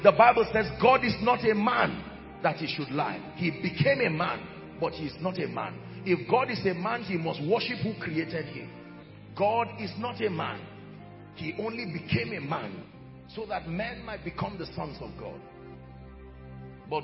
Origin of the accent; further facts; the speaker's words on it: Middle Belt, Nigeria; Because we come from different cultures. I come from the Middle Belt, for instance.